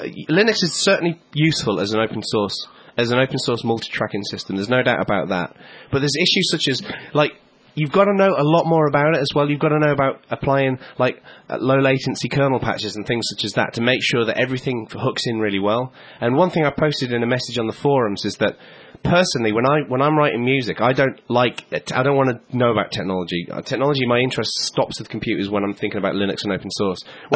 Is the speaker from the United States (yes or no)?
no; United Kingdom; although we're British, and although... a lot of people who listen to us are British.